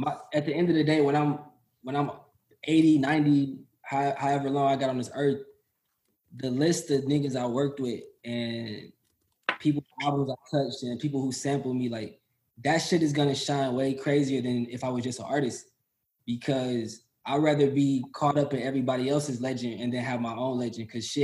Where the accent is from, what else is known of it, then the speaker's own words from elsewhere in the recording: Hammond, Indiana, United States; also born or lived in Chicago, United States; Yeah, I was born in Chicago, and so I lived there up until like sixth grade, and then I moved to a small town called Hammond, Indiana, which is near Gary.